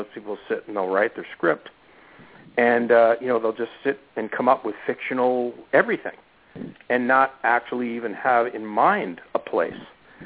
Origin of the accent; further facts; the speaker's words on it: Chambersburg, Pennsylvania, United States; I utilize South Central PA in my hometown of Chambersburg and Gettysburg and Fayetteville to because A, I know it so well, I live there.